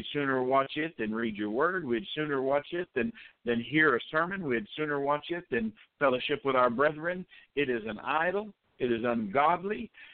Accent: Mexia, Texas, United States; I'm from the Central Texas area, a town called Mahia.

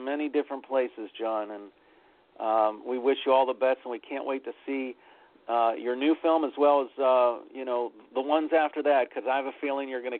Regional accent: Pittsburgh, Pennsylvania, United States; shot in my hometown of Pittsburgh

